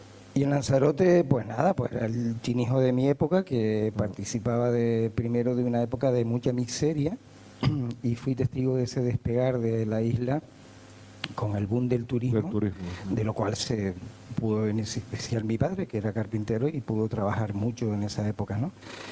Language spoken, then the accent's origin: Spanish; Caracas, Capital District, Venezuela; born there; Nací en Caracas, como muchos de mi generación, en la clínica Concepción Palacios, que era la clínica donde nacían todos los niños de mi época